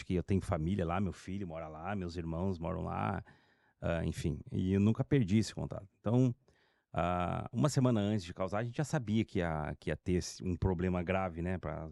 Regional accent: Gravataí, Rio Grande do Sul, Brazil; born there; nasci no Rio Grande do Sul, Gravataí.

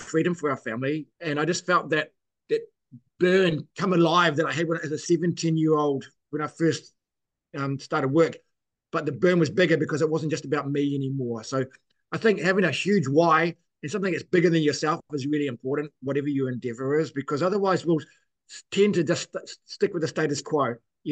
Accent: England, United Kingdom; now in New Zealand; We came to New Zealand from England in 1972 on a boat.

